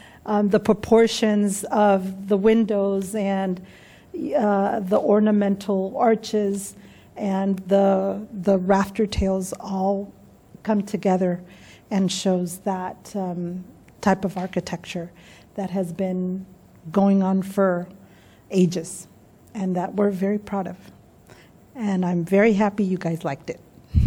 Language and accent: English; Zacapu, Michoacán, Mexico; I'm from Zacapu, Michoacán.